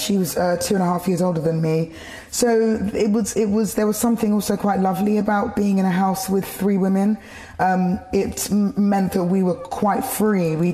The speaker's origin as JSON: {"language": "English", "town": "Tower Hamlets", "region": "London", "country": "United Kingdom", "tie": "born or raised there", "said": "I grew up in Tower Hamlets, a borough, a neighbouring city of London, on a housing association council estate."}